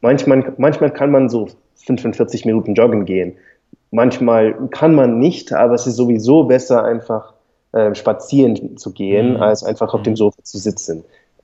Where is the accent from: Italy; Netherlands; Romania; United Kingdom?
United Kingdom; England; accent: English; German is a second language; Für mich aber als Engländer mit deutlichem englischen Akzent ist es eher schwieriger zu sagen, ich verstehe dein Englisch nicht.